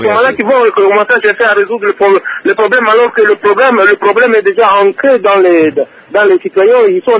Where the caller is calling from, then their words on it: Lubumbashi, Haut-Katanga, DR Congo; j'ai une préoccupation ici, chez nous, à Lubumbashi